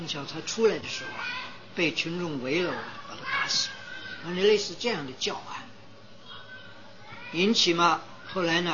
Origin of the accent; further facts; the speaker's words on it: China; 所以呢这个呢给我们中国老百姓啊留下一个很坏的印象